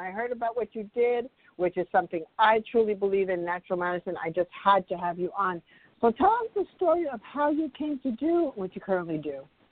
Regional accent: Cuba; because my mom, we're from Cuba. We're immigrants from Cuba

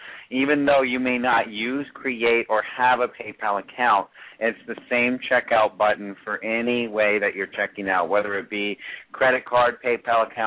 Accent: Florida, United States; I grew up in Florida.

